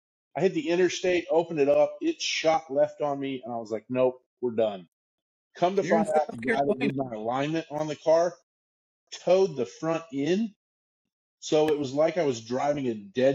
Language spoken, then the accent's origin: English; Gunnison, Colorado, United States; now in South Carolina, United States; Yeah, I grew up in Gunnison, Colorado.